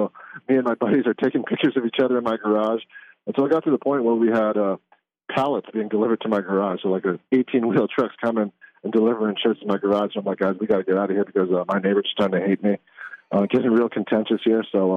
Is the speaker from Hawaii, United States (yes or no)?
yes; Hawaii, United States; because I'm originally from Hawaii